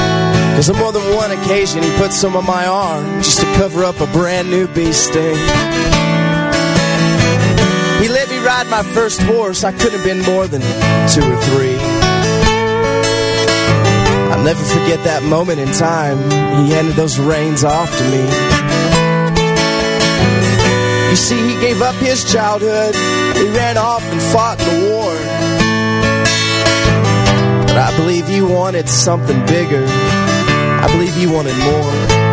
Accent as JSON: {"language": "English", "region": "Texas", "country": "United States", "lives_now": "Buda, United States", "said": "And I'm originally from West Texas, but currently reside in Buda."}